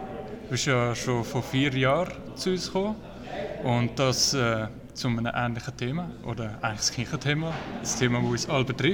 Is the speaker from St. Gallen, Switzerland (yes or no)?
no; Zurich, Switzerland; Ich komme ursprünglich aus Zürich